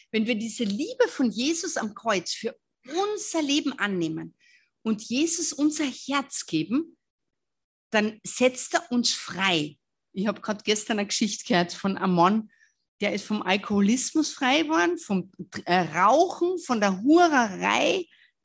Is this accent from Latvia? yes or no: no; Austria; Bei uns in Österreich extrem.